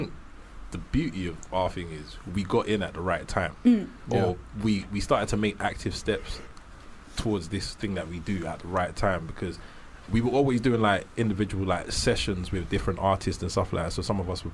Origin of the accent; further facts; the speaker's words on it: Ghana; now in United Kingdom; we are four Ghanaian guys who live in the UK, we've got the whole African heritage, but being here, so playing Afrobeats music as well as having the authentic urban twist of growing up during grime and all of that, it was a perfect marriage.